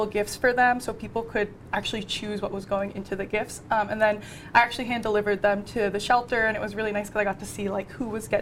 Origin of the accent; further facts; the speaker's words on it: New Jersey, United States; now in Quincy, United States; I'm not originally from Quincy, but I do live in Quincy now.